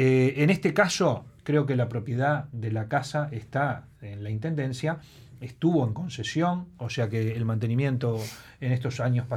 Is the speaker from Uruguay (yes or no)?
yes; Uruguay; a mí me gusta decir de que en el patrimonio deberíamos lograr como uruguayos una sinergia.